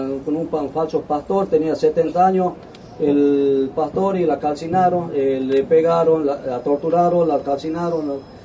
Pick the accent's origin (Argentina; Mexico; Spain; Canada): Argentina; Chilecito, La Rioja; yo soy abuelo de Zoe, venimos de Chilecito, La Rioja